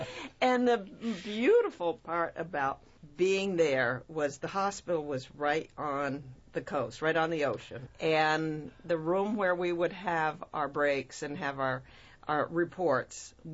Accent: Vermont, United States; moved away as an adult; I was born and raised in Vermont and lived there till I was a young adult in my early 30s.

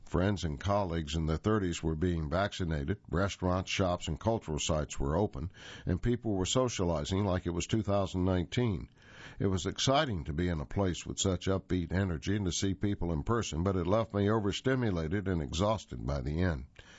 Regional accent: United Kingdom; I'm a British citizen, and I was coming home

